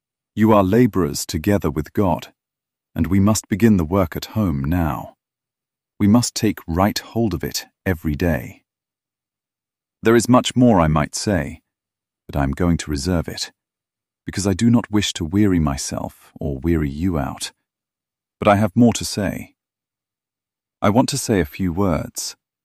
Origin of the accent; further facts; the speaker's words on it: Gorham, Maine, United States; born there; I lived there. I was born in Gorham, and in Portland